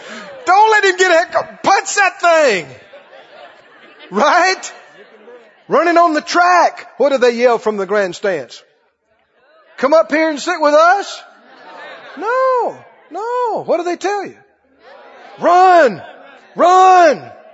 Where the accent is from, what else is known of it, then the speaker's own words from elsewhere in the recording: the South, United States; yeah, I'm from the South. And glad about it.